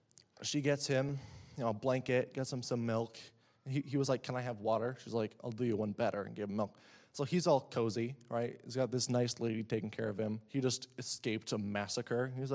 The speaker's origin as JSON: {"language": "English", "country": "United States", "said": "Jael works for me because I'm an American."}